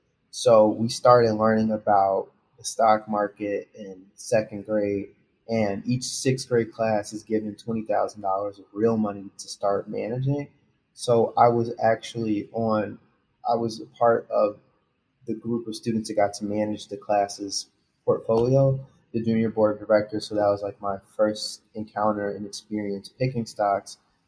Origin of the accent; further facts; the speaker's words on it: Chicago, Illinois, United States; I grew up on the South Side of Chicago